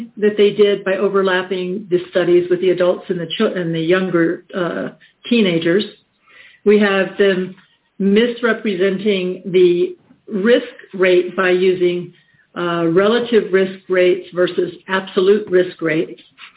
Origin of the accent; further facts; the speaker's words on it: United States; from the United States. I'm an attorney there.